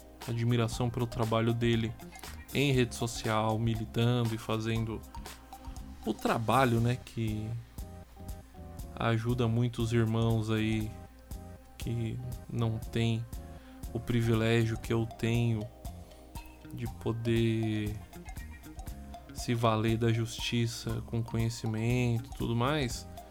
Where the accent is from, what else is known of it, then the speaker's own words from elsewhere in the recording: São Paulo, Brazil; eu sou um paulista, nascido e criado aqui em São Paulo